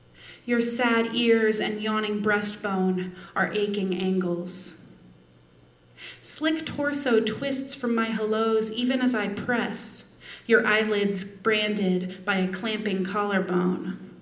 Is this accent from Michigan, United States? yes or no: no; Idaho, United States; I was really kind of obsessed with where I grew up in Idaho, and I really missed it a lot and missed being in the Northwest.